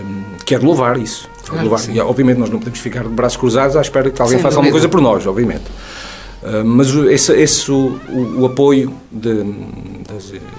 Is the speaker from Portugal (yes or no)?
yes; Viana do Castelo, Norte, Portugal; é uma terra pacata, apesar de Viana ser uma cidade e capital distrito. É um meio bastante pequeno e é uma coisa que foi onde eu vivi, onde eu cresci, e que me sinto confortável.